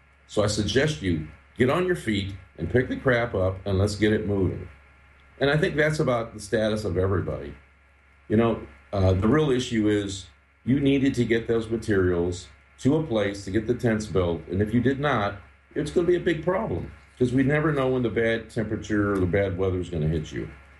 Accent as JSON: {"language": "English", "town": "Fontana", "region": "California", "country": "United States", "tie": "born or raised there", "said": "I started off with my hometown. I don't know, most people don't know that Fontana, California is my hometown."}